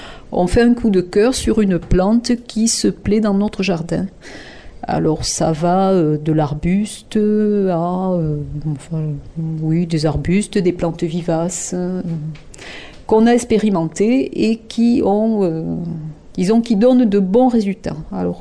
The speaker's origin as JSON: {"language": "French", "town": "Montpellier", "region": "Occitanie", "country": "France", "said": "moi je venais de Montpellier Sud où la terre est profonde, l'eau est abondante, et donc j'ai perdu tous mes repères en arrivant ici au nord de Montpellier."}